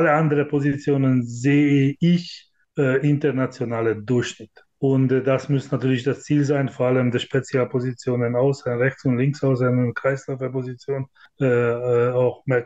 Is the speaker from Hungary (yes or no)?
yes; Hungary; Ich komme aus Ungarn, da kenne ich sehr gut